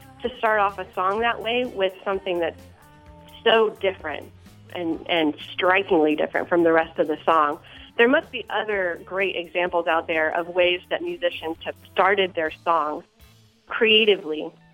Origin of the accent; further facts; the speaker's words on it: Glenarden, Maryland, United States; I'm from Glen Arden, Maryland.